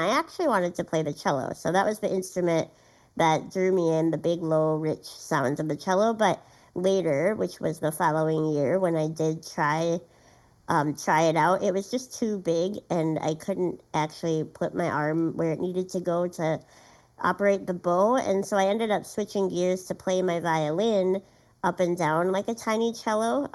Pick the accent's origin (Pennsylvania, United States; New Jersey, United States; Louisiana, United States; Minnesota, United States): Minnesota, United States; Duluth; born or raised there